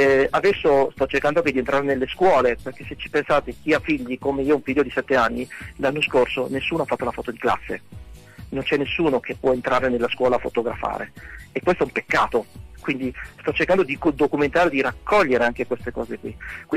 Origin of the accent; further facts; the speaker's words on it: Poirino, Piedmont, Italy; alla fine ho cominciato a documentare nel mio paese, io sono di Poirino, di Torino Sud